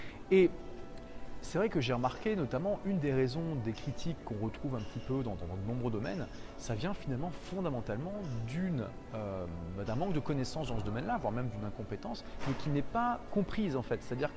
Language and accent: French; France; moi en tant que Français qui ne parle pas le portugais